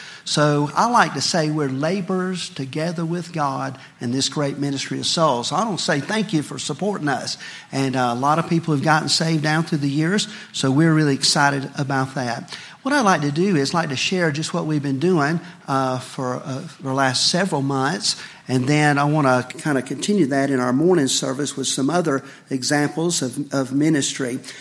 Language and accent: English; Greenville, South Carolina, United States; We're from the Greenville, South Carolina area.